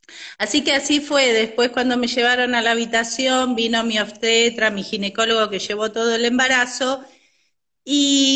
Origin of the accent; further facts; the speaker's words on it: San Antonio de Padua, Buenos Aires Province, Argentina; now in Trenque Lauquen, Argentina; Sí, de la zona oeste, y ahora estoy en el oeste de la provincia, porque Trenquelauquen está bien al oeste de la provincia.